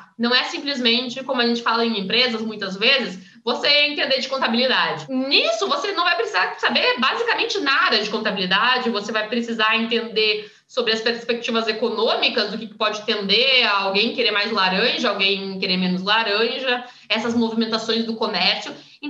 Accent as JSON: {"language": "Portuguese", "region": "Rio Grande do Sul", "country": "Brazil", "said": "Por exemplo, eu sou gaúcha, né, gente?"}